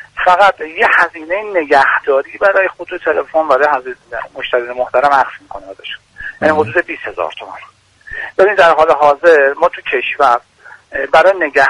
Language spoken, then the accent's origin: Persian; Tehran, Tehran Province, Iran; من اهل تهران هستم ولی سابقا برمیگرده به شهر قم